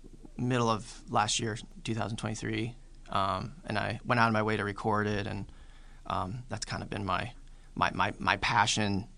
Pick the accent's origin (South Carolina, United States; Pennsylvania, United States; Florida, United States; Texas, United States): Pennsylvania, United States; Greensburg; I grew up in Greensburg, PA, and you know, friends, immediate family still lives out that way